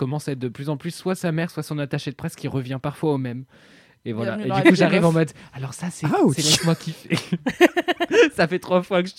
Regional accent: Paris, Île-de-France, France; Non, je suis parisien.

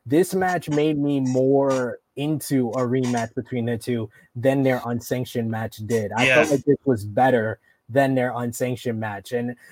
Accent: Harlem, New York, United States; You know, I'm from Harlem and I know

